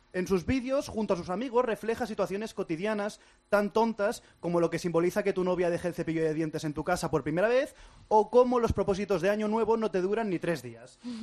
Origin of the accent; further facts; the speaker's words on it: Barcelona, Catalonia, Spain; yo, como barcelonés, que lo seré siempre